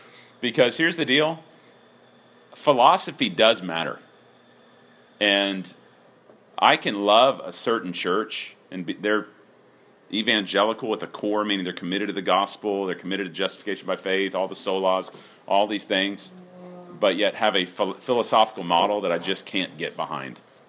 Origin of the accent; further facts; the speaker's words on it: Texas, United States; And Mike and I are the furthest thing from that. We're both from Texas. Like, meat is one of the one basic food group.